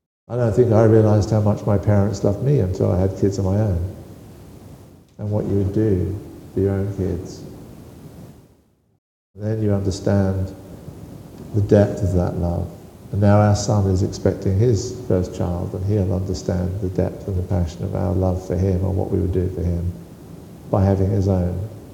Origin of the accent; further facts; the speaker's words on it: United Kingdom; I drink tea anyway, I'm British.